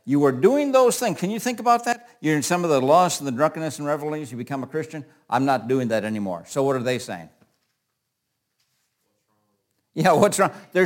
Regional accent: United States; and by the way, I am so grateful I'm American, so don't misconstrue this.

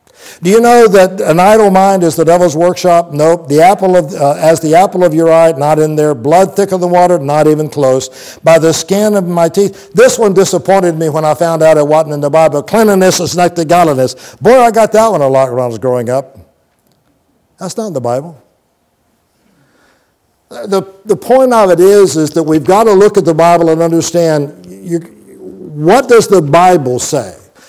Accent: Plant City, Florida, United States; when I grew up in Plant City, Kathleen was not exactly our favorite team

